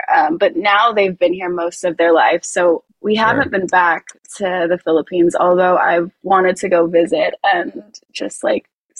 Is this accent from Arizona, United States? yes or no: no; Inglewood, California, United States; also born or lived in Glendale / Santa Monica / Bay Area; So I was born in Glendale, and then I moved around like Westchester, Inglewood area, and then went to college in Santa Monica, and then I went up north in the Bay Area at UC Berkeley.